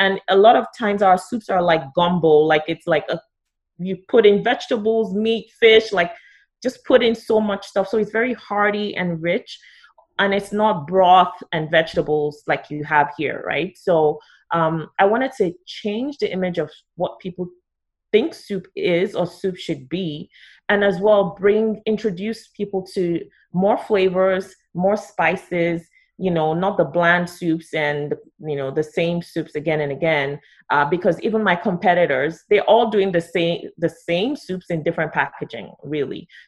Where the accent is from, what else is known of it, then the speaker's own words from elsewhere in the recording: Nigeria; you're from Ghana and I'm from Nigeria